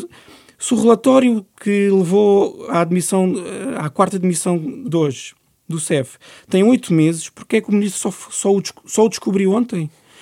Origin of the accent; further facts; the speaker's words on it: Portugal; Quer dizer, como português, eu já o escrevi, já digo há muito tempo